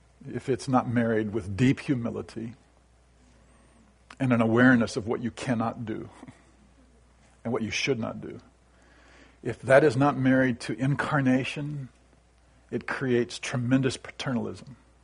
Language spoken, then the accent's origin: English; United States; I would say one of our strengths in America is we are initiative-taking.